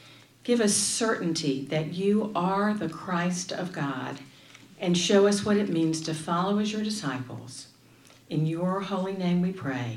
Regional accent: Raleigh, North Carolina, United States; After a fellowship to graduate school, I'd moved back to my hometown, Raleigh.

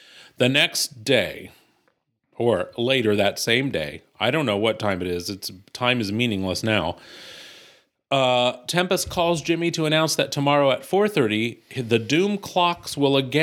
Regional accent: Ireland; I'm lazy because I'm Irish.

